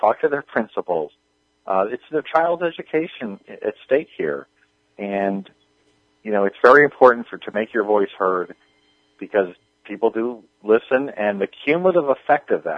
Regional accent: New York, United States; And I've talked to many Democrats, particularly in my home state of New York, and they know this.

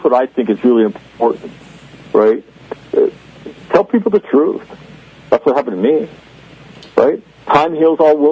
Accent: Sacramento, California, United States; We grew up in Sacramento. You know, my family and my, generations of my family there.

